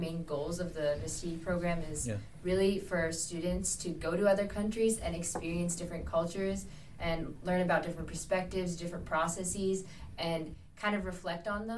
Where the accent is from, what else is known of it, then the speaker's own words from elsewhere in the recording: New Jersey, United States; now in Denmark; And I'm also from New Jersey, like Mickey and Malik.